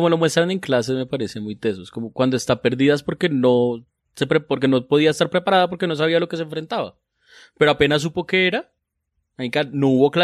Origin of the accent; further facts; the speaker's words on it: Bogotá, Colombia; ¿Cómo así los bogotanos tenemos acento?